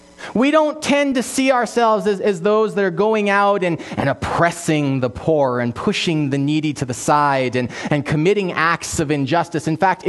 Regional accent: Abbotsford, British Columbia, Canada; we're originally from the city. We're from Abbotsford, British Columbia.

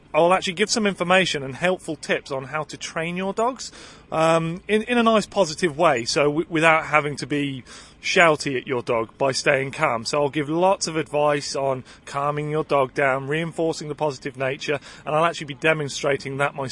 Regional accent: Dereham, East of England, United Kingdom; Yep, I'm from Dereham, all the way from Norfolk. So it's not a million miles away, but it's definitely East Anglia region

